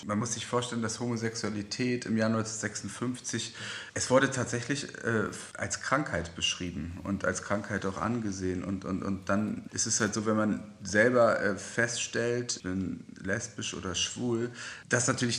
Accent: Braunschweig, Lower Saxony, Germany; moved away as an adult; now in Berlin, Germany; ich bin ja Wessi, ich bin aus Braunschweig in den Friedrichshain gezogen.

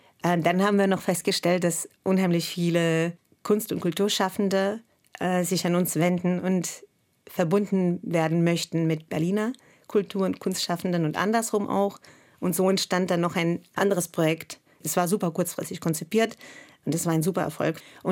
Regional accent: Russia; now in Germany; Naja, ich komme aus Russland. Ich bin zwar seit knapp, glaube ich, 29 Jahren schon weg. Aber der Bezug ist da.

